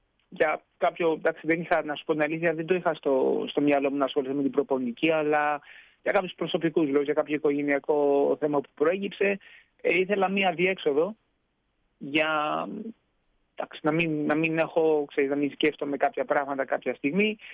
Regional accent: Athens, Attica, Greece; moved away as an adult; also born or lived in Kavala; now in England, United Kingdom; στην Αθήνα μαθητής ήμουν στην ουσία.

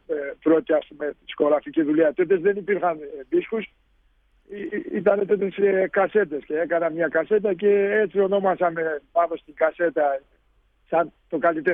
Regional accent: Kalisti, Trabzon, Turkey; first language Pontic Greek; γεννημένος και μεγαλωμένος εδώ στο χωριό Καλίστη των Σουρμένων. Το χωριό μου, έτσι όπως είναι τα διπλανά τα χωριά, είναι 5 χωριά που είναι ελληνόφωνα χωριά, δηλαδή των Σουρμένων τώρα και σήμερα. Μιλείται και εδώ η ποντιακή γλώσσα, τα ρωμαϊκά που λέμε εμείς.

